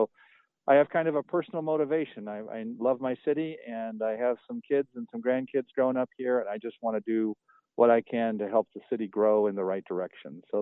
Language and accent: English; Tucson, Arizona, United States; I was born and raised in Tucson in 1958. I'm the youngest of seven of … I went to Palo Verde High School here in Tucson